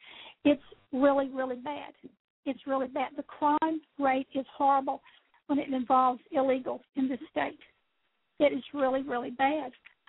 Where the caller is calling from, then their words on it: Texas, United States; I'm in Texas.